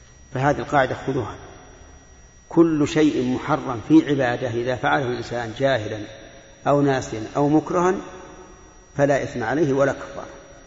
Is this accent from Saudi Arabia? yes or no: yes; Saudi Arabia; فمثل هنا عندنا في المملكة العربية السعودية أنه يجب على المرأة أن تغطي وجهها